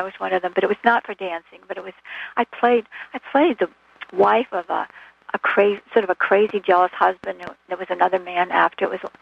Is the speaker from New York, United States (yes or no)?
no; Vermont, United States; I don't like skiing, even though I grew up in Vermont.